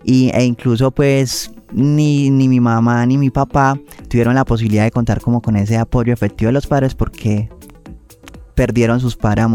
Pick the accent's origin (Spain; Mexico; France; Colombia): Colombia; Medellín, Antioquia; yo soy un joven, pues, nacido en la zona nororiental de la ciudad de Medellín, especialmente en el barrio Villa del Socorro, Comuna 2. Pero toda mi vida me he formado, he crecido y he convivido en la Comuna 1, en el barrio Popular y en el barrio Granizal.